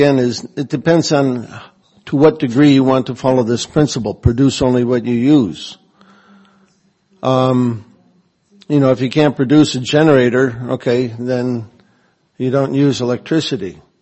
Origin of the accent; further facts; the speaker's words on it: Dearborn, Michigan, United States; I grew up in Detroit, Michigan, or Dearborn, Michigan, which is the hometown of Henry Ford, the car capital of America, or used to be.